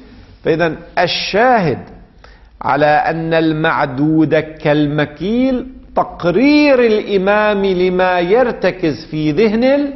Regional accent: Lebanon; يعني ما يسمى عندنا في لبنان الشمام

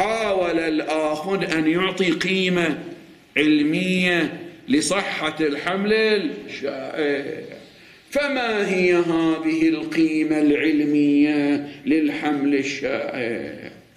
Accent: Bahrain; إحنا عندنا في البحرين عندنا أدبي علمي تجاري صناعي.

